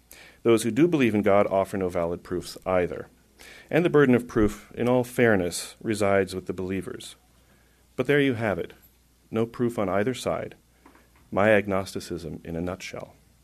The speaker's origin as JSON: {"language": "English", "region": "Minnesota", "country": "United States", "tie": "born or raised there", "said": "I grew up in Minnesota, home of Lake Wobegon, Lutheranism, the Coen brothers, and Spam, the kind in a can."}